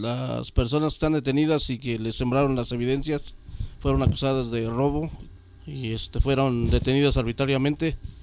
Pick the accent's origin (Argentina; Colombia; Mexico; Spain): Mexico; como mexicanos no nos los merecemos. Somos gente de pueblo y gente que merece un mejor trato como gente originaria, como indígena que somos.